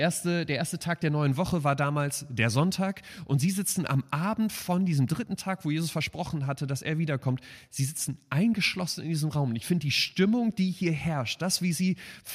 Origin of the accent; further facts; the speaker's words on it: Germany; obwohl ich als Deutscher geboren bin, irgendwie hat die Viertelseite Holländisch in mir mein Fußballherz erobert.